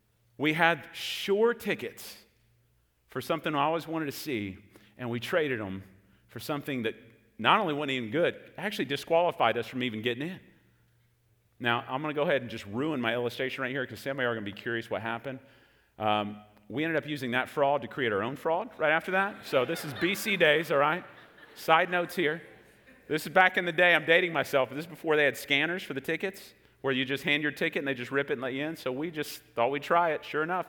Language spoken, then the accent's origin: English; Texas, United States; also born or lived in Chicago; Now, many of y'all know that I grew up in Texas. I'm a Texas fan, all that stuff, sports teams in Dallas. But many of y'all probably don't know that I was actually born in Chicago.